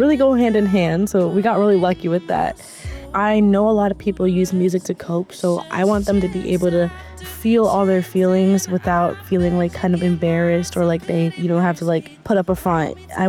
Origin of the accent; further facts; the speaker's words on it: Orlando, Florida, United States; I'm from Orlando, Florida. Me and my producer have been friends since elementary school.